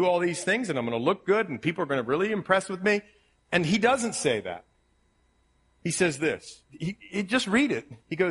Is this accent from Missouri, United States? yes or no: no; Ohio, United States; accent: Ohio; Wonder, I have my Ohio accent.